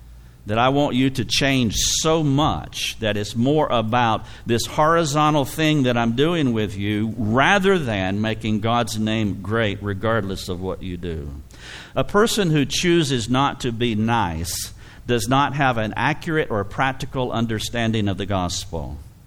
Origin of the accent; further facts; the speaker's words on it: the South, United States; But my southern, you know, I'm from the South. You probably haven't picked up on that.